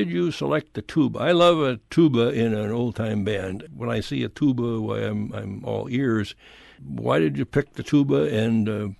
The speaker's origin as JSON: {"language": "English", "region": "Minnesota", "country": "United States", "tie": "born or raised there", "said": "I grew up on a small farm in east central Minnesota with lots of barns around there."}